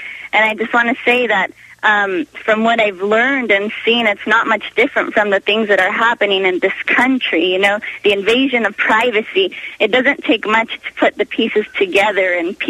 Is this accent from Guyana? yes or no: no; Chile; now in United States; I'm from Chile, South America, where my parents lived a dictatorship